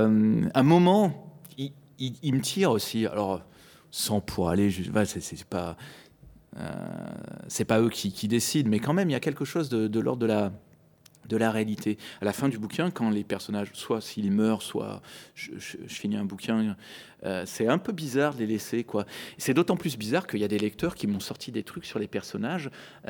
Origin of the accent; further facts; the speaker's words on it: France; j'écris en tant que Français, quoi.